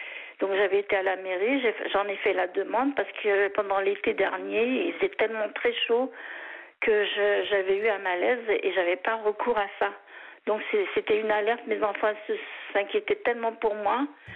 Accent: France; born there; Je suis née en France, donc je suis française avant tout.

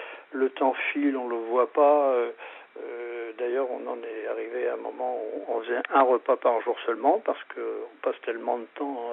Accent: Paris, Île-de-France, France; Moi, je suis originaire de Paris.

